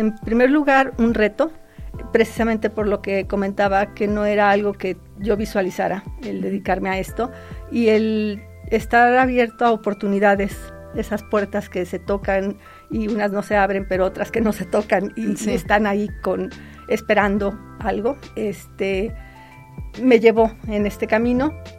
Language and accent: Spanish; Aguascalientes, Mexico; born there; also born or lived in Lagos de Moreno, Mexico / Guanajuato, Mexico; nací aquí en Aguascalientes en febrero del 66, hace ya un ratito, pero por actividades de mi papá nos fuimos mudando a Lagos de Moreno, Jalisco, aquí muy cerca, y después a la ciudad de Guanajuato, capital